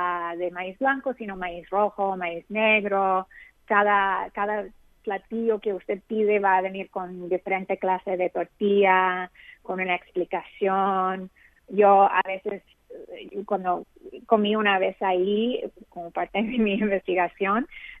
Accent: California, United States; now in New York, United States; soy de California y cuando me mudé a Nueva York hace 25 años

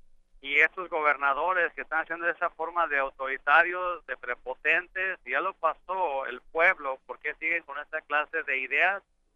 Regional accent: Mexico; now in California, United States; Yo tengo aquí desde que llegué de México, yo no me voy de California, no me pienso mover de California

